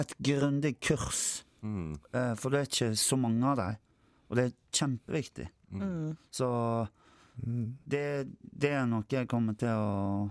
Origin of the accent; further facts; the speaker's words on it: Vestland, Norway; accent: Sunnfjord dialect; Jeg snakker jo i søvne på sunnfjordsk, så jeg må nok lande i min egen dialekt litt